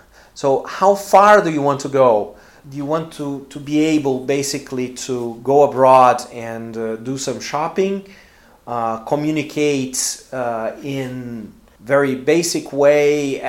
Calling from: Porto Alegre, Rio Grande do Sul, Brazil; English is a second language

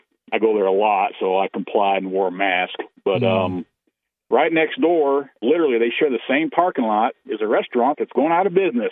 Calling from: Grand Rapids, Michigan, United States; Grand Rapids, Michigan.

